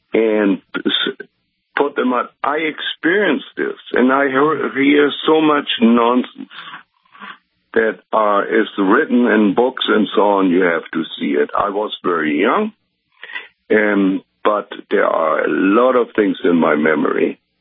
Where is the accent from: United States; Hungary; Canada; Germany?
Germany; Hamburg; also born or lived in Berlin; I grew up in Hamburg after I was born in Berlin. But I grew up in Hamburg, and I only saw buildings that were collapsed into the streets.